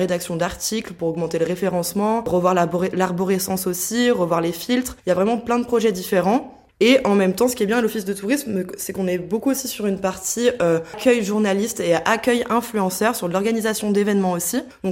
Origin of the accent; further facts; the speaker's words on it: Saint-Étienne, Auvergne-Rhône-Alpes, France; moi je suis stéphanoise de base, donc il me semblait logique de rester dans un premier temps pour mes études